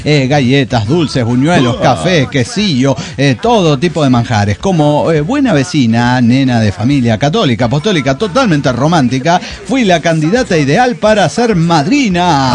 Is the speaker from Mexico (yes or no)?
yes; Tuxtla Gutiérrez, Chiapas, Mexico; En el barrio, ajá, en el que crecí aquí en Tuxtla